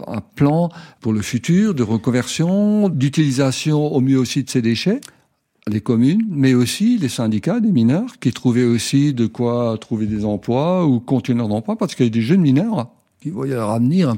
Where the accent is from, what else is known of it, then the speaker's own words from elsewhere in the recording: Wittelsheim, Grand Est, France; Oui, je suis né à Wittelsheim.